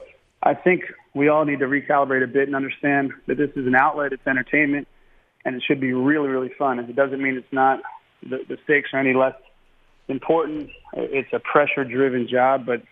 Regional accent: Baltimore, Maryland, United States; You know, growing up in Baltimore, it's the Orioles, Maryland basketball, and wrestling, probably in that order.

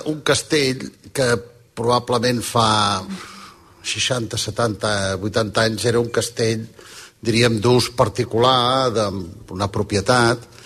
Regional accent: Girona, Catalonia, Spain; jo, la meva família, jo sóc de Girona, però la meva mare era de Figueres, i el meu pare de família de Pontós, i la meva besàvia era una gran propietària d'Espolla

